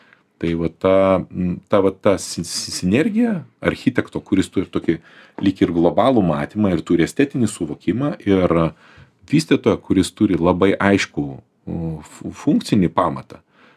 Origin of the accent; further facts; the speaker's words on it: Vilnius, Vilnius County, Lithuania; born there; Iš tikrųjų, tai aš esu gimęs Vilniuje, bet mano pase parašyta, kad gimiau Kaune.